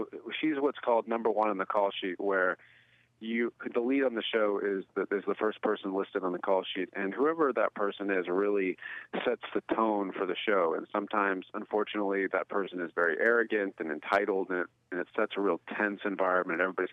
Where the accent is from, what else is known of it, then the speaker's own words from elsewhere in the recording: Tallahassee, Florida, United States; Yeah, I grew up in Tallahassee.